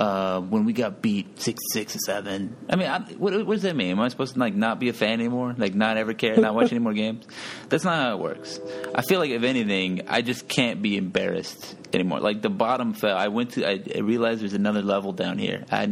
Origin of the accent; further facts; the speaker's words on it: San Antonio, Texas, United States; I am down here in San Antonio. I go to the UTSA's grad school. I'm from San Antonio.